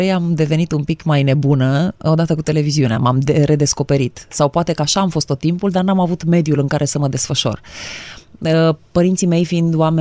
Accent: Coada Izvorului, Prahova, Romania; Am crescut la bunicii mei o vreme, pentru că mama a avut ceva probleme de sănătate și am copilărit undeva într-un sat, se numește Coada Izvorului, în Prahova.

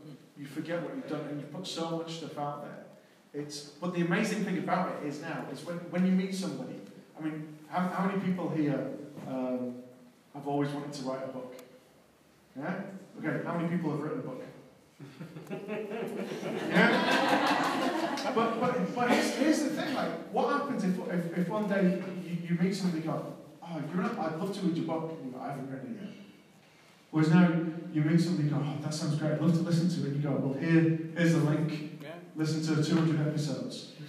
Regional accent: Manchester, North West England, United Kingdom; And I'm born and bred in Manchester.

